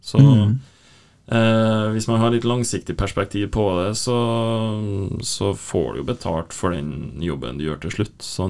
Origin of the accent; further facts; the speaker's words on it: Trondheim, Trøndelag, Norway; Jeg er oppvokst på Byåsen, det er jo langrennsmekka i Trondheim og Norge.